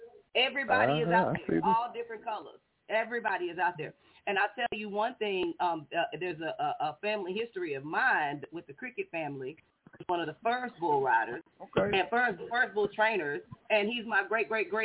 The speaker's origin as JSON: {"language": "English", "town": "Fort Worth", "region": "Texas", "country": "United States", "said": "We're from Texas. Yeah, Fort Worth."}